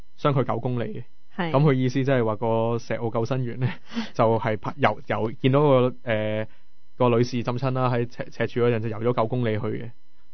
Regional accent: Hong Kong; 咁我开头我都唔知道有咩关系，因为虽然我是香港人啦

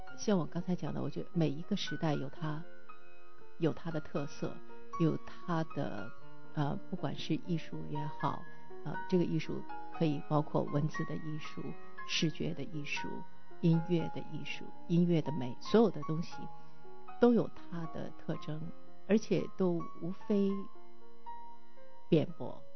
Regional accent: China; 我觉得因为我们中国人的语言真的是很丰富很丰富

